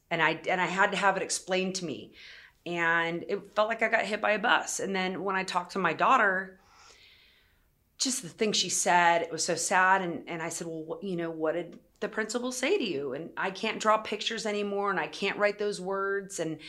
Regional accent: California, United States; I'm white, I grew up in California.

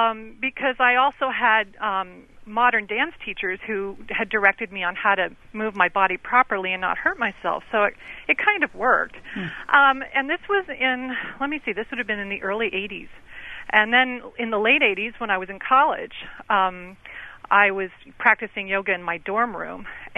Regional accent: California, United States; I grew up in Southern California, I should clarify

